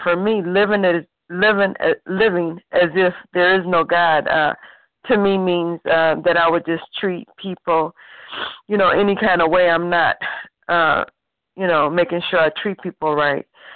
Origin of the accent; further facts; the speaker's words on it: Cleveland, Ohio, United States; And I'm from Cleveland.